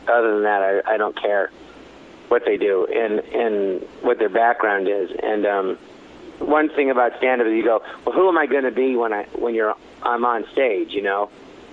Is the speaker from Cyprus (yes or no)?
no; Los Angeles, California, United States; I grew up in Los Angeles, and when my dad sent me to this summer camp